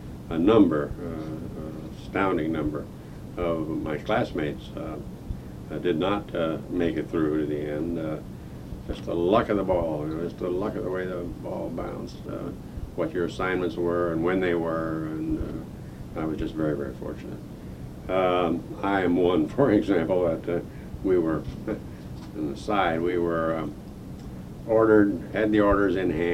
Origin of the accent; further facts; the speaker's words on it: Bloomington, Indiana, United States; Well, I was born in Indiana of parents, both of whom were born in Indiana, so died in the wool of Hoosiers. Small southern Indiana towns. When I was 5 years old, my father moved to Bloomington, Indiana, where I grew up.